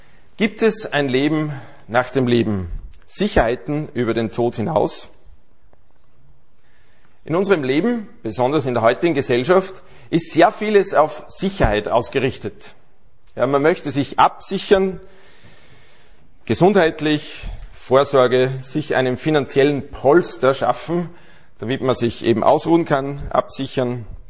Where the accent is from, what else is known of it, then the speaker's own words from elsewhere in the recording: Aschach an der Steyr, Upper Austria, Austria; born there; now in Salzburg, Austria; also wir leben seit einigen Jahren in Salzburg. Aber gebürtig bin ich aus Aschach an der Steyr. Und das ist eigentlich wirklich der schönste Ort in ganz Österreich.